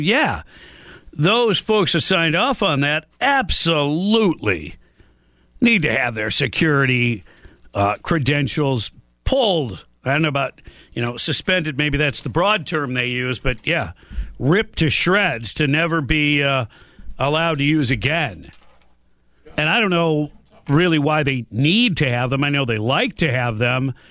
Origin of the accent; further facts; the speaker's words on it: Louisiana, United States; Listen, there are natural disasters. I'm from Louisiana. We are prone to that.